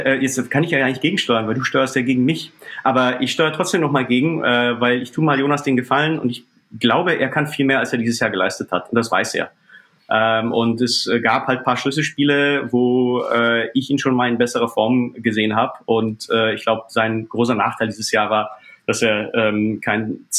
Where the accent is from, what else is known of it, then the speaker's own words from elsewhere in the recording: Czechia; German is a second language; ich komme ursprünglich aus Tschechien